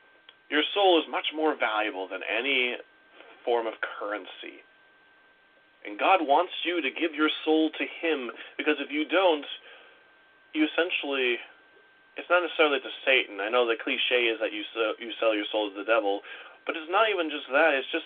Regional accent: Wisconsin, United States; because I'm from Wisconsin

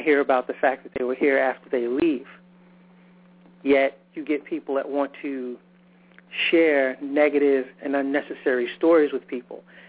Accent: New York, United States; I'm originally from New York

